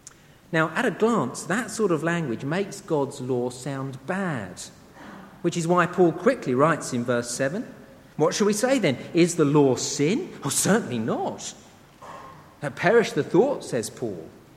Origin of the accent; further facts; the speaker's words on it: England, United Kingdom; me, being an Englishman, love to have my tea made in a teapot